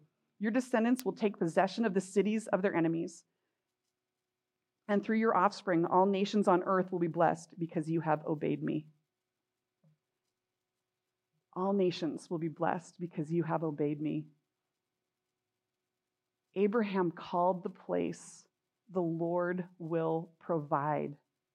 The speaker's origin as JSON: {"language": "English", "region": "California", "country": "United States", "said": "We're from California. We love guacamole."}